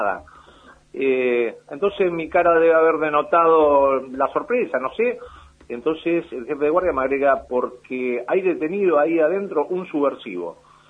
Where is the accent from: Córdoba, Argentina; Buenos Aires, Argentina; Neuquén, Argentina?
Buenos Aires, Argentina; yo soy nacido y criado en Capital Federal.